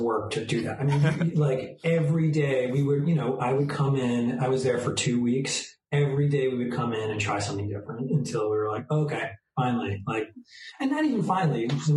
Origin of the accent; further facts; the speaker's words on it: Eastchester, New York, United States; now in Cincinnati, United States; so I grew up in East Chester, but a year into my being in school, I purchased my parents and the entire rest of my family moved to Cincinnati, Ohio.